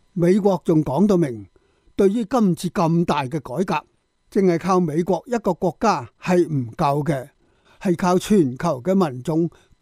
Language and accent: Cantonese; Hong Kong; 到时我哋香港人就会管翻香港